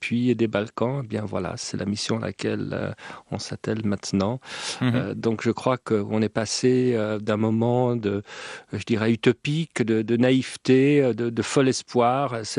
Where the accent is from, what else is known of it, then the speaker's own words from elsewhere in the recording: Bremen, Germany; Genève, Brême, ma ville natale, Mostar.